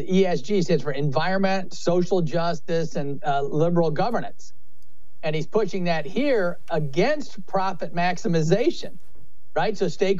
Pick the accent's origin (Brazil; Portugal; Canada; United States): United States; Midwest; I'm from the Midwest, can't pull it off.